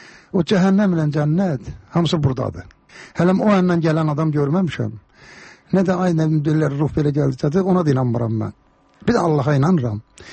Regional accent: Karabakh, Azerbaijan; Məndə zarafatçı Qarabağlıyam

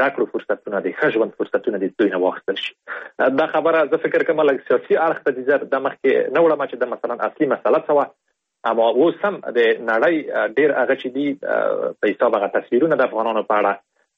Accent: Afghanistan; په دې باندې مې لیکلي وو چې زه د افغانستان یم

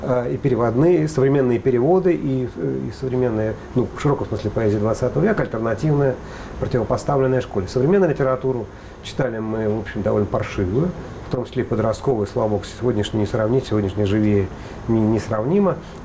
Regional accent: Moscow, Russia; А я же москвич, это даже не... Там, ну, правда, окраинный москвич.

